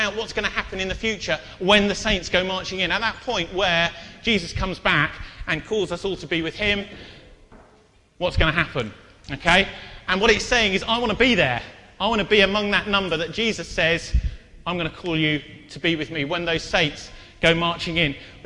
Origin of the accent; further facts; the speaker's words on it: Southampton, South East England, United Kingdom; I grew up in Southampton